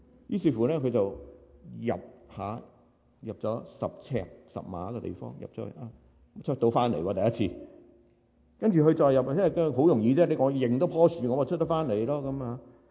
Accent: Hong Kong; 我們香港人以前很喜歡放飛劍，現在沒有，現在不放。

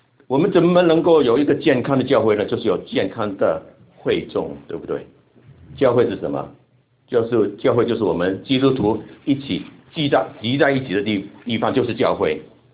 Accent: Hong Kong; accent: Hong Kong; Chinese is a second language; 我现在要用我的香港口音的普通话跟大家讲到

